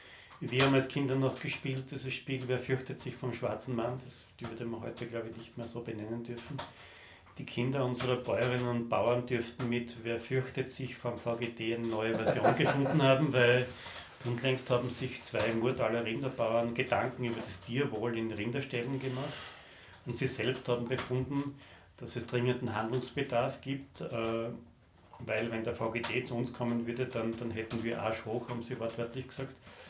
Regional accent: Burgenland, Austria; zumindest im Südburgenland, wo ich aufgewachsen bin

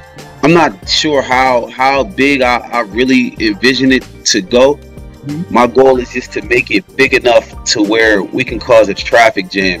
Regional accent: Wilmington, Delaware, United States; now in Tampa, United States; Well, I'm not from here, so this was me leaving. I'm from Wilmington, Delaware.

